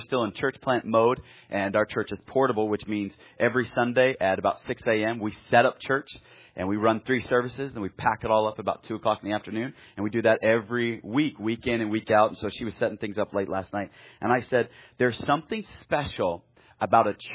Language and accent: English; Fresno, California, United States; I grew up in Fresno, California, which is right in the middle of California. And it's as close to conservative California as you can get.